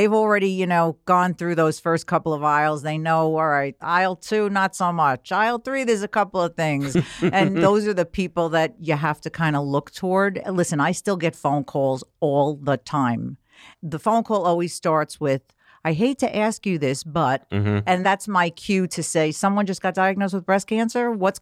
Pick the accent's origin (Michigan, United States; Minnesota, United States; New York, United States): New York, United States; Queens; But I grew up in Queens.